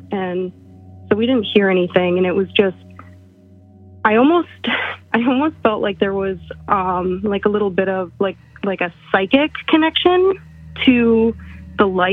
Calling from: New York, United States; Hi, this is … from upstate New York.

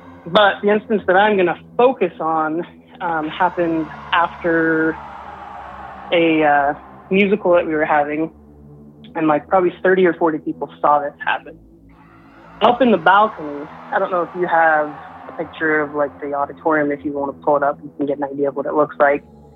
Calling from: Idaho, United States; calling from Southeast Idaho.

